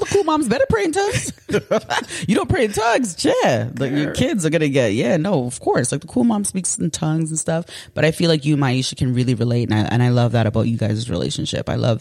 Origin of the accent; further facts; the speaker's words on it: Ghana; it's like I'm Ghanaian, you know, we kind of have like, you know, Nigerians.